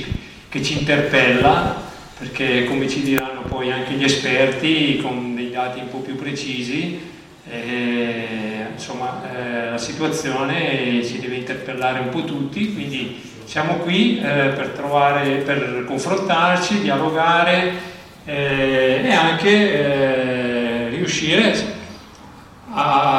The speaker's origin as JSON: {"language": "Italian", "town": "Talamona", "region": "Lombardy", "country": "Italy", "said": "È stato fatto a Talamona perché io del gruppo sono di Talamona, loro sono via"}